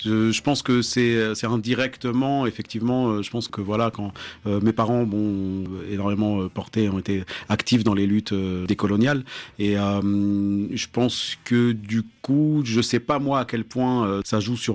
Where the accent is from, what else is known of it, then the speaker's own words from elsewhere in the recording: Blida, Blida Province, Algeria; also born or lived in Bab-el-Oued; now in France; je suis berbère. Ma mère voilà vient de Adrar, a grandi à Blida. Moi, je suis né à Bab-el-Oued et j'ai grandi à Blida aussi.